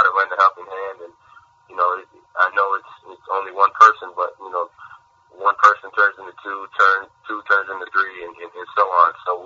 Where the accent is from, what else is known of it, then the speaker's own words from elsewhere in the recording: Bay City, Michigan, United States; Well, I grew up in Bay City, Michigan, probably about 30, 35 minutes away.